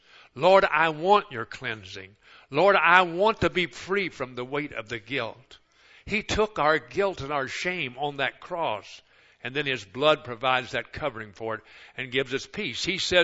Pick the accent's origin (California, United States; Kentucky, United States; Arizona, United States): Kentucky, United States; I started going to a Baptist church down where I grew up in Kentucky, the back of state.